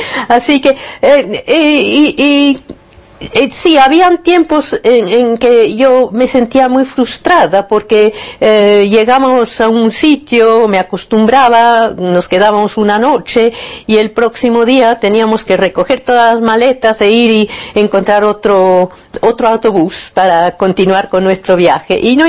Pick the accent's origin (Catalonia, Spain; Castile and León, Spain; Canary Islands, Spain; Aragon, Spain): Catalonia, Spain; Barcelona; born there; also born or lived in New Zealand / Italy / Argentina; Yo misma no había, nací en Barcelona, así que Alemania no fuimos.